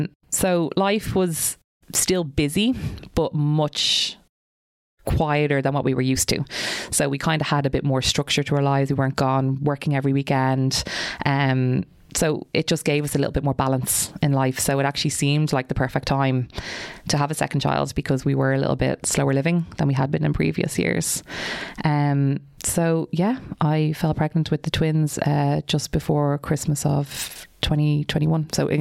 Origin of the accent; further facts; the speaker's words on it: Kilmacanogue, County Wicklow, Ireland; I grew up in Kilmechanic in Wicklow, and Avoca Kilmechanic was on my doorstep.